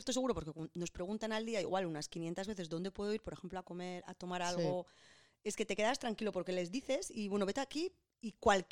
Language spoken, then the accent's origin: Spanish; San Sebastián, Basque Country, Spain; Bueno, total, que dijimos que éramos de Donosti